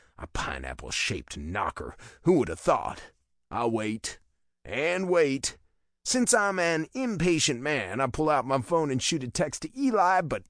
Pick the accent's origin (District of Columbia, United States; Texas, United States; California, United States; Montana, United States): Texas, United States; It comes from growing up in Texas, on a ranch, being given responsibility at a young age.